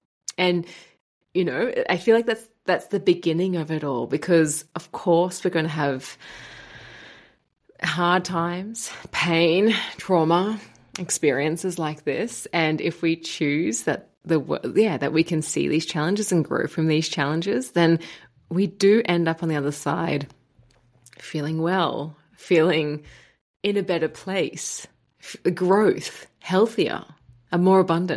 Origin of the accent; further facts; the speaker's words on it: Gold Coast, Queensland, Australia; moved away as an adult; now in Germany; I lived in Germany now for 10 years, and I came from Australia, a sunny place, the Gold Coast, surfers paradise, a lot of happiness there, a lot of sun.